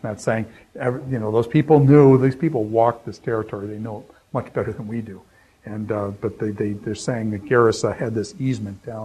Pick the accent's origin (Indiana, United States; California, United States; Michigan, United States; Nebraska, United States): Indiana, United States; Winona Lake; And I would say, I'm from Warsaw, Indiana. Well, why would I say Warsaw? Because I'm not really from there. I'm really from Winona Lake.